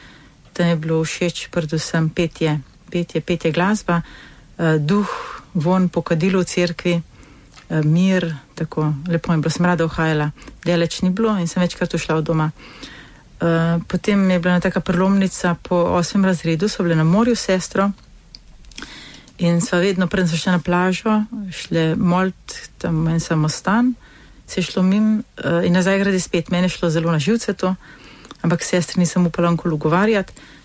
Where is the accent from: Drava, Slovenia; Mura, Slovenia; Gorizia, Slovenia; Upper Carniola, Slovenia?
Upper Carniola, Slovenia; Radovljica; Doma sem iz Radovljice. Imam zelo lepe spomine. Smo živeli takem majhnem stanovanju.